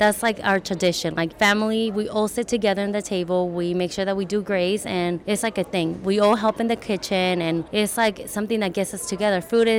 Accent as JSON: {"language": "English", "country": "United States", "said": "I wanted to make sure that everybody know that I'm Mexican-American, not only Mexican."}